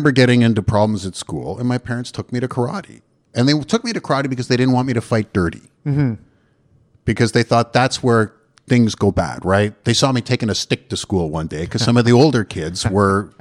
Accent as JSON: {"language": "English", "country": "Canada", "said": "As a Canadian, you know, we've got a hard-packed Protestant work ethic"}